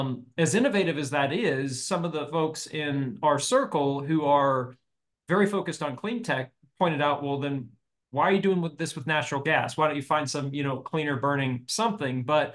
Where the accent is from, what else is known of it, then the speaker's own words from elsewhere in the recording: West Virginia, United States; there aren't many electric vehicles where I grew up in West Virginia.